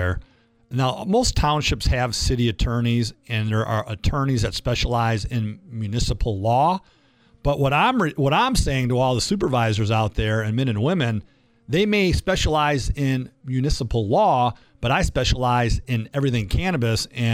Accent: Detroit, Michigan, United States; I'm a MSU law graduate, but growing up in Metro Detroit, it's all about Blue.

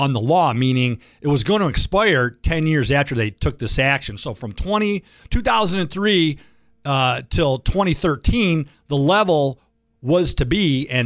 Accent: Berkley, Michigan, United States; I was at 12 and Telegraph because I'm from Metro Detroit.

